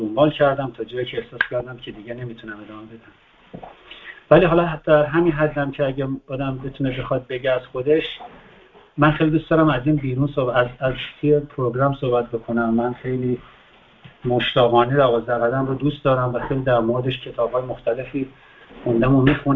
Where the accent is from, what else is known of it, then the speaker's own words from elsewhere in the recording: Tehran, Tehran Province, Iran; born there; اینها آمدن ایران، آمدن تهران که یک زندگی مجدد متفاوتی داشته باشه و من اولین توفیه شهرشونم توی شهر به دنیا آمدم. قبل از من همه روستازادن